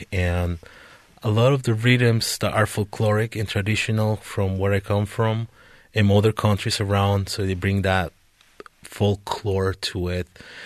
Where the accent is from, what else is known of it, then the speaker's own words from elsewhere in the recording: Costa Rica; now in Burlington, United States; I'm an immigrant from Costa Rica, and I've been making art for the last 20 years.